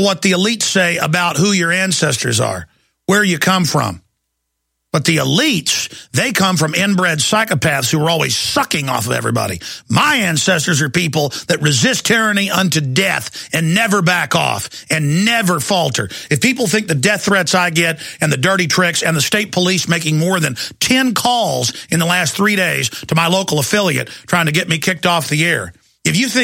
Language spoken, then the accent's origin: English; United States; I'm an American. I'm as American as you can get. So Americana, my pedigree is ridiculous. And I won't even get into it here. You don't get more USA, more America than